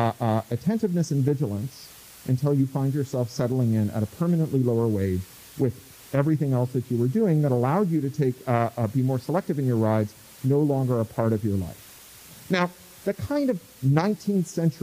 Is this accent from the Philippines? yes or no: no; Toronto, Ontario, Canada; If you've ever gone to a county fair, I grew up in Toronto